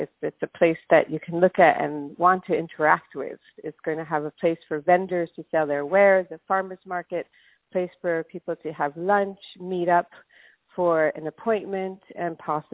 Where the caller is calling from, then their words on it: Inglewood, California, United States; I'm calling from my studio in Inglewood, California. So I'm in L.A.